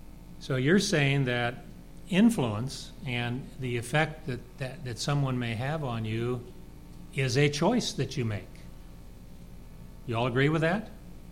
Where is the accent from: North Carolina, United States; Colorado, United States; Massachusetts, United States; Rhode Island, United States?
Colorado, United States; Denver; growing up in Denver playing Young America League baseball and football